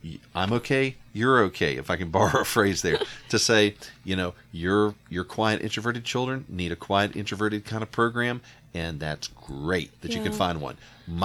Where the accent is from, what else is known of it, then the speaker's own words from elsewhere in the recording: the South, United States; now in California, United States; we grew up in the South, you could choose 15 different flavors of Baptist churches. We moved to California, there were like three in the town where we lived.